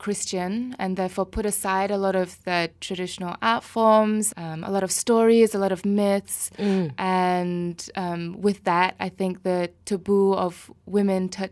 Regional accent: Kuching, Sarawak, Malaysia; Born and bred in Kuching.

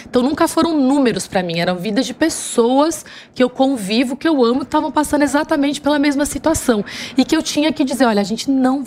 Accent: São Paulo, Brazil; born there; now in Alto de Pinheiros, Brazil; Porque hoje eu moro em Alto de Pinheiros, que é mais ou menos 20 quilômetros de onde eu nasci.

